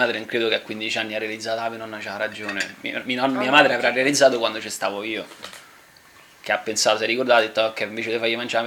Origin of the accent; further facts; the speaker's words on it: Rome, Lazio, Italy; come vado io fiera che sono di Monteverde.